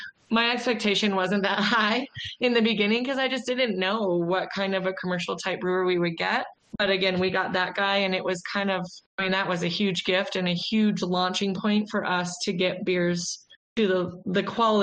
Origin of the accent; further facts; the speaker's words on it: Colorado, United States; So I am from Colorado, born and raised here, and ended up working at Coors primarily in logistics.